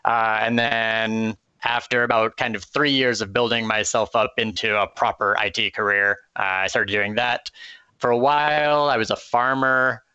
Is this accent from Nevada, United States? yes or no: yes; Las Vegas, Nevada, United States; So growing up, I'm from Las Vegas